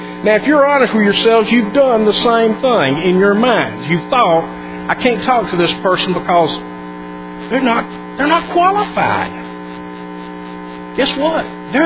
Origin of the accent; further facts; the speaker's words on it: Alabama, United States; I grew up in Alabama. And I grew up in an area that had lots of Churches of Christ.